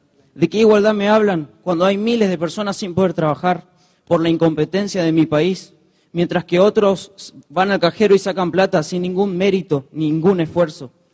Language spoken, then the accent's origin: Spanish; Pampa del Infierno, Chaco, Argentina; yo soy de Pampa del Infierno, un pueblo que crece gracias a la actividad rural